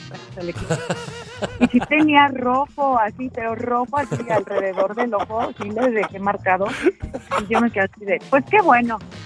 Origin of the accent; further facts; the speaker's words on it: Mexico City, Mexico; Sí, de aquí de la ciudad.